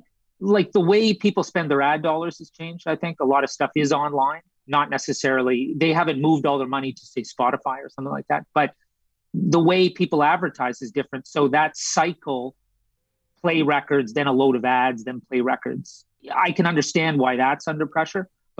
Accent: Canada; Whereas, say, in North America, I'm Canadian, so, you know, West Coast, East Coast, all those different time zones

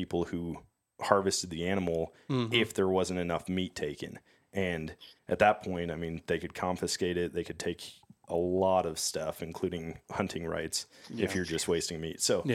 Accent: Wisconsin, United States; Like growing up in Wisconsin, whitetail hunting, like you shoot an animal and it's like, yeah, if you get a follow-up shot, great.

